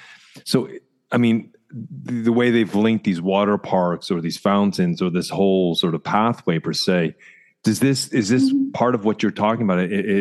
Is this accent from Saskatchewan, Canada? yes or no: no; Toronto, Ontario, Canada; I'm originally from Toronto.